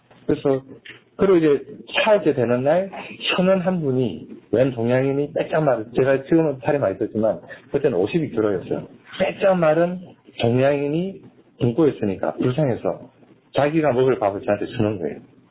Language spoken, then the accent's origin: Korean; South Korea; born there; 근데 저는 그래도 한국이라는 나라에 태어났기 때문에 노가다 하고 아르바이트 해서 이렇게 갈 수가 있었는데